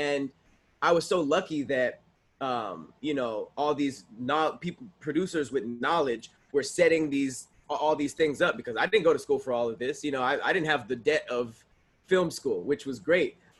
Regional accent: Los Angeles, California, United States; Thank you. I grew up in Los Angeles.

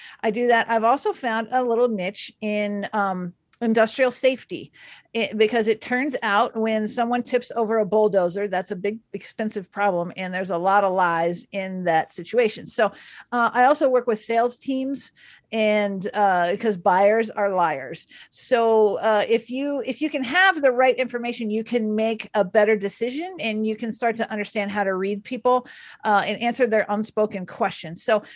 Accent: Dallas, Texas, United States; I grew up in Dallas and there was this guy kept showing up to the rides, showing up to the races.

